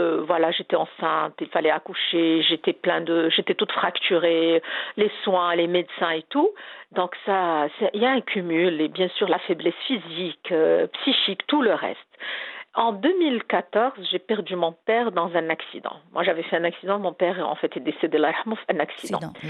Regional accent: Morocco; je suis marocaine, madame

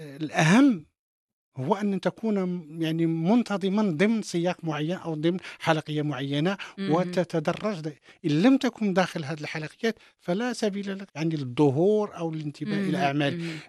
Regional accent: Morocco; وبالتالي كان هذا الإشكال هذا كان محطوط عندنا في المغرب.

